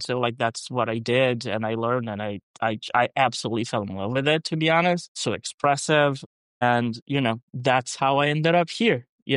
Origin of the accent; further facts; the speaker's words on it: Porto Alegre, Rio Grande do Sul, Brazil; So I'm originally from Brazil. So southern part of Brazil, a place called Porto Alegre.